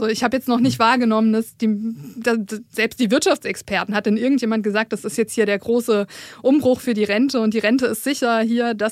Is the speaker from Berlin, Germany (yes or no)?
no; Karlsruhe, Baden-Württemberg, Germany; accent: Badisch; Menschen in Karlsruhe sprechen erstmal badisch. Ich muss sagen, mein Dialekt ist leider nicht so ausgeprägt